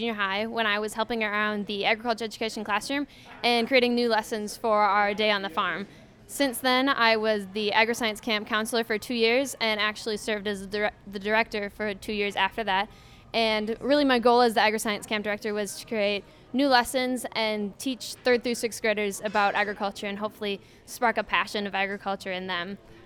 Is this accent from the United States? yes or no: yes; Spencer, Wisconsin, United States; I'm from Spencer, Wisconsin. I graduated from Spencer High School in 2017